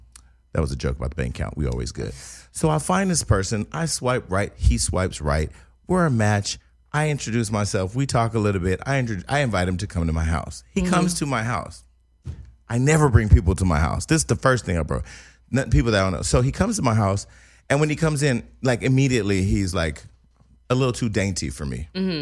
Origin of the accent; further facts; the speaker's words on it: California, United States; One, I'm from Northern California, so it's great to see the Oakland, you know, Oakland Raiders